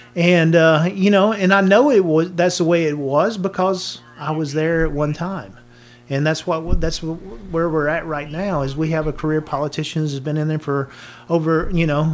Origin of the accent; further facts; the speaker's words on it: Alabama, United States; also born or lived in Anniston; now in Moody, United States; I was actually born into poverty in Anniston, Alabama. I was given up for adoption, and I was raised out in Winston County after I was adopted.